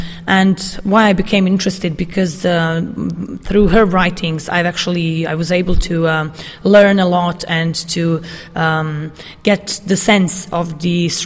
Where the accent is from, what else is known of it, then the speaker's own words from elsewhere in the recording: Sarajevo, Federation of Bosnia and Herzegovina, Bosnia & Herzegovina; I come from Sarajevo, where I was born and raised, and I'm a philosophy professor.